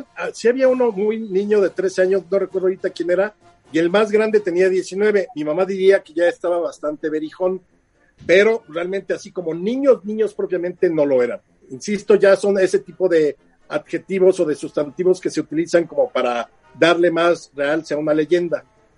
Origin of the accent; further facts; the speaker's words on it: Mexico; Uy, para como somos de jarritos de Tlaquepaque los mexicanos